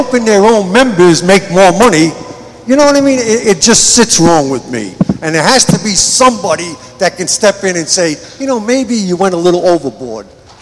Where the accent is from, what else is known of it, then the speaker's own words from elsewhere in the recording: Providence, Rhode Island, United States; which I come from Providence.